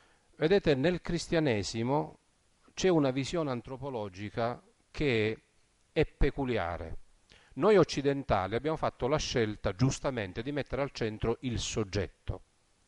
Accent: Sicily, Italy; Io vengo dal Ragusano e so che cosa significa affidare un pugno di chicchi di grano alla terra

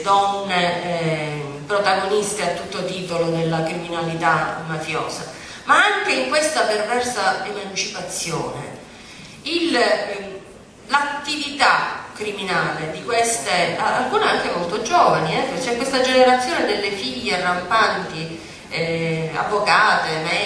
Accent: Palermo, Sicily, Italy; Sia se me lo pongo come palermitana, come donna di questa terra che ha vissuto con intensità

